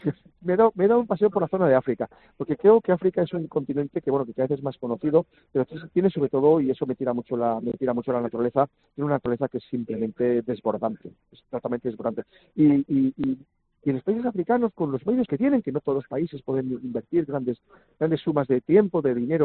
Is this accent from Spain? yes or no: yes; Castile and León, Spain; Pues a mí lo que más me ha sorprendido, y no porque sea mi tierra, que lo es Castilla y León.